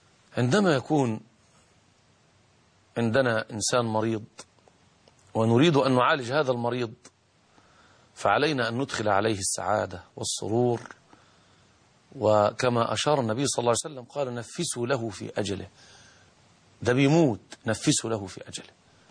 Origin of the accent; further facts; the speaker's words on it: Egypt; في بلادنا مصر من 50 أو من 40 سنة أو من 30 سنة